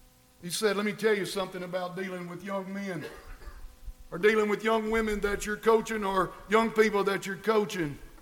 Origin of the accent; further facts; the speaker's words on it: Murfreesboro, Tennessee, United States; when I was growing up in Murfreesboro, we sang a song so often.